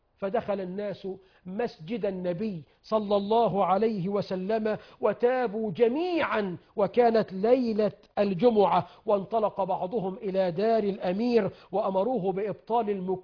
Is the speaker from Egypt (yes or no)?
yes; Egypt; بلدنا مصر